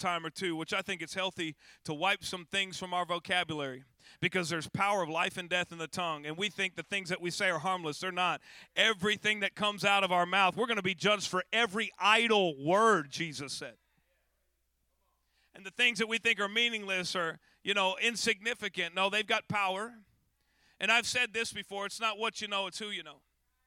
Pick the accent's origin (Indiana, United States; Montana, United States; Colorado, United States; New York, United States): New York, United States; born there; I was born in New York. I had visited the city several times.